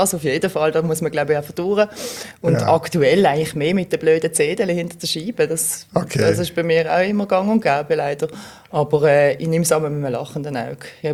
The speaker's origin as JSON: {"language": "German", "town": "Basel", "region": "Basel-Stadt", "country": "Switzerland", "tie": "born or raised there", "said": "In Basel, im Frauenspital, im Grossbasel muss ich sagen, weil ich bin eigentlich im Kleinbasel aufgewachsen. Aber der Lebensstart war eigentlich im grossen Basel. Und nachher immer im Kleinbasel daheim, bin dort in Kinski, in der Schule. Den ganzen Werdegang eigentlich in der Stadt gemacht."}